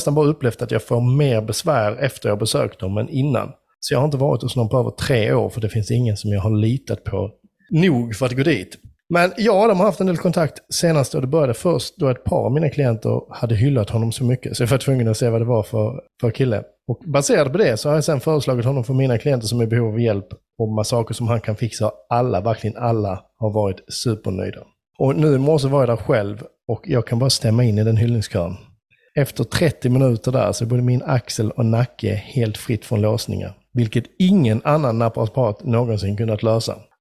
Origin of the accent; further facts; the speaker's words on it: Skåne, Sweden; som skåning är man uppväxt till att vara lite av en Stockholmskritiker. Det hör liksom till om man är skåning.